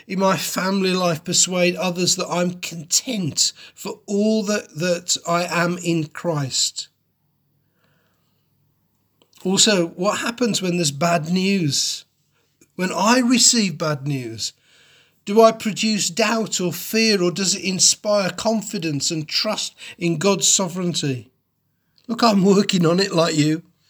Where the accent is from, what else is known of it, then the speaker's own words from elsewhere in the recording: Wolverhampton, West Midlands, United Kingdom; born there; I was born in Wolverhampton, amongst a very diverse and mixed race community.